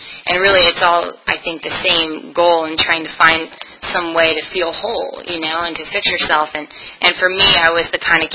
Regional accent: Maryland, United States; we grew up in Baltimore County, kind of right outside of the city, pretty small town

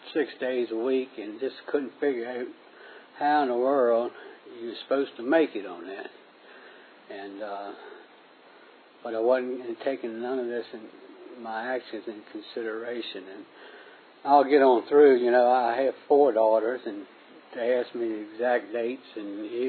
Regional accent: Culpeper, Virginia, United States; You know, I was born and raised here in Culpeper, and I never set out to become an alcoholic.

